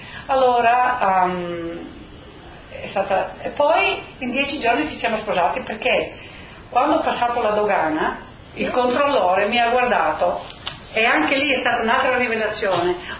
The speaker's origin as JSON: {"language": "Italian", "town": "Pordenone", "region": "Friuli-Venezia Giulia", "country": "Italy", "said": "io sono da Pordenone, ho detto, no? E sì, abbiamo parlato il nostro dialetto poi."}